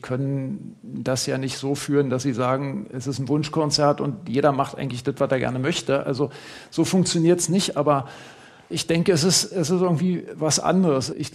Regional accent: East Germany, Germany; Ich hätte mir eine andere DDR vorgestellt, weil das eben meine Heimat und mein Heimatland war.

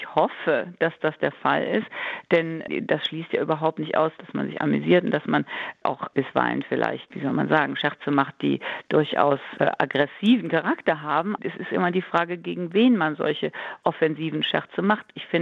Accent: Cologne, North Rhine-Westphalia, Germany; früher, als Kind, habe ich als Kölnerin Karneval ganz, ganz toll gefunden

